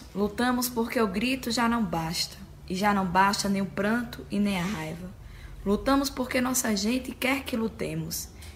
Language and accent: Portuguese; Sergipe, Brazil; eu sou do estado de Sergipe, sou do MPA, o Movimento dos Pequenos Agricultores.